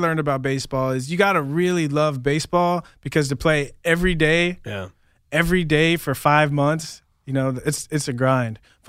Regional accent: San Diego, California, United States; You know, I grew up in San Diego.

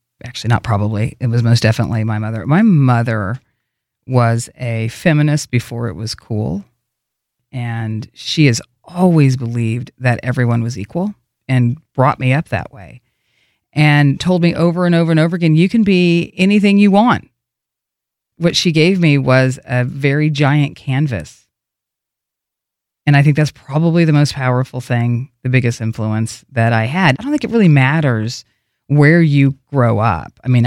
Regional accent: Oklahoma, United States; probably the best way to describe what growing up in Oklahoma was like is that my closest friends in the world today are friends from there.

